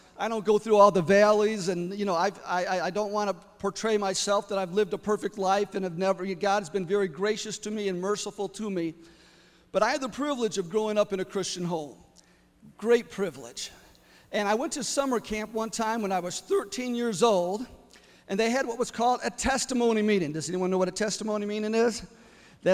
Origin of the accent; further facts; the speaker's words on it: Glenwood, Illinois, United States; And soon, I grew up in Glenwood. Kids started coming from Ford Heights.